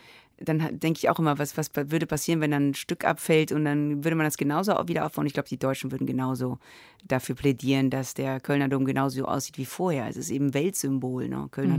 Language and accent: German; Rome, Lazio, Italy; ich bin ja in Rom aufgewachsen